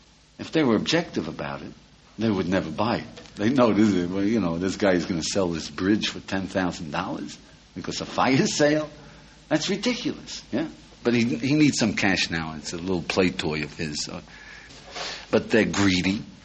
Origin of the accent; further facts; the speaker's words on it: United States; I'm an American. You know, I was brought up in Western civilization.